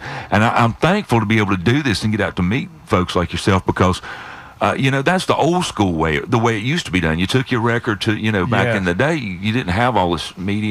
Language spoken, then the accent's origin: English; North Carolina, United States; We started in Greensboro. Has got some friends at 93.1 The Wolf there in near my hometown.